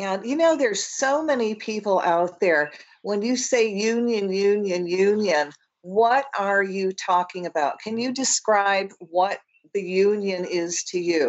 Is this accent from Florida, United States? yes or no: no; Michigan, United States; And I grew up in Michigan and in the Dearborn, Detroit area.